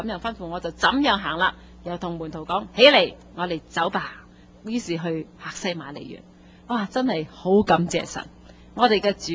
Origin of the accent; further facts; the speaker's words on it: China; 啊，同我哋中国人对神嗰种观念咧，就真系相差好远。啊，我哋中国人咧系敬鬼神而远之